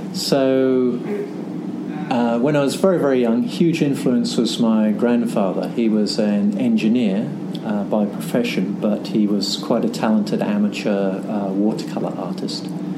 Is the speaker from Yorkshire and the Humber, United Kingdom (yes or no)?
no; Lowestoft, East of England, United Kingdom; now in Tokyo, Japan; I'm originally from Lowestoft in the east of England.